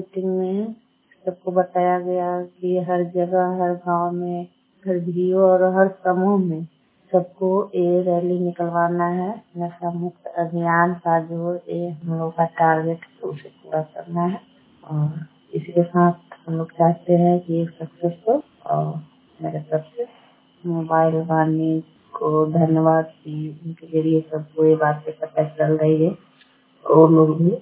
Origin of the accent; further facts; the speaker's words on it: India; मैं सीरम पंचायत से हूँ